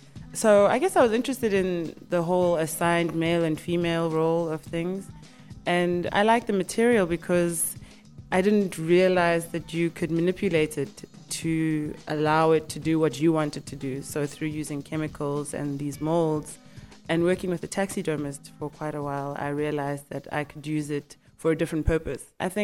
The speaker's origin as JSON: {"language": "English", "country": "Eswatini", "moved": "yes", "lives_now": "Cape Town, South Africa", "said": "I am an artist from Swaziland, but I live in Cape Town at the moment."}